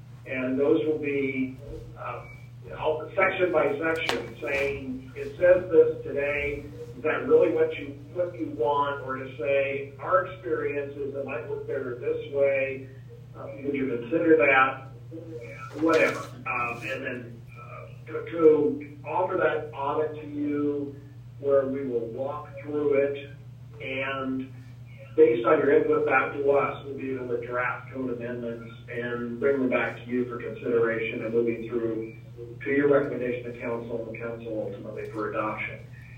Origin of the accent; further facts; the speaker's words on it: Lebanon, Oregon, United States; my hometown is Lebanon, where I was born and raised, fifth generation Oregonian